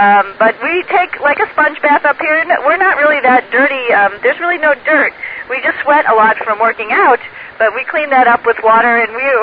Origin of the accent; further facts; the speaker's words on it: United States; Specifically in my home country, the United States, there's fires in Georgia